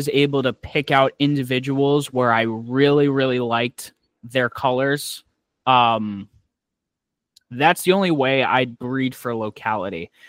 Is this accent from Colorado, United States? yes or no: no; New York City, New York, United States; so I came from New York City. So in Queens, you can't do a damn thing.